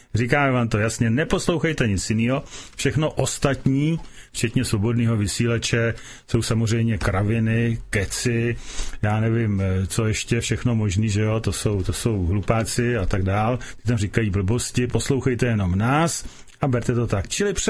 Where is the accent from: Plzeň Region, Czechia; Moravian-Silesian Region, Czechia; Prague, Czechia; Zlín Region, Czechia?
Plzeň Region, Czechia; Plzeň; protože jsem tady z Plzně, že jo, a ten radar měl být tady v Brdech kousek od Plzně.